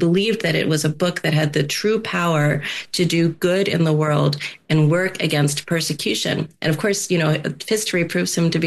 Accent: United States; growing up as an American Jewish girl, Anne Frank was just always an important presence for me.

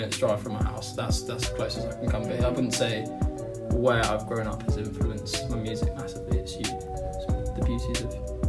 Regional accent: Norwich, East of England, United Kingdom; I grew up in Norwich, the back end of Norfolk, which is rather empty, but it's really good fun.

